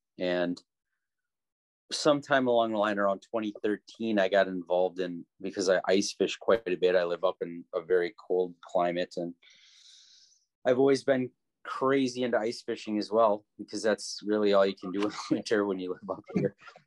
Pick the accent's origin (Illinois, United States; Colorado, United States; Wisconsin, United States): Wisconsin, United States; I grew up on the Winnebago system, and I like Ryan. I kind of born into a fishing family